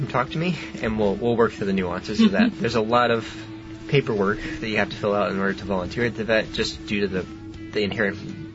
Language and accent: English; United States; now in Spain; So technically we're not supposed to, me being the American vet, is not supposed to mess with them.